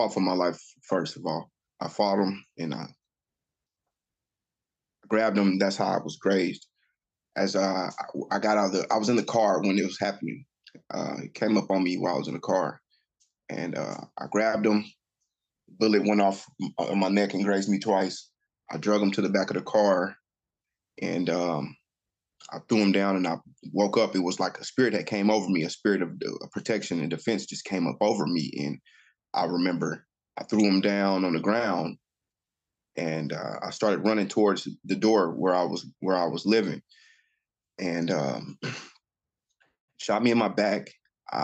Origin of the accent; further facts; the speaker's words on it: Oklahoma City, Oklahoma, United States; Well, like you said, I'm from Oklahoma City, Oklahoma. I mainly grew up in a Christian background